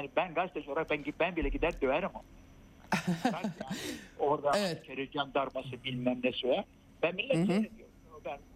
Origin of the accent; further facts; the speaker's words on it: Jarabulus, Aleppo Governorate, Syria; Şimdi Carablus'ta ki benim memleketim biliyorsun.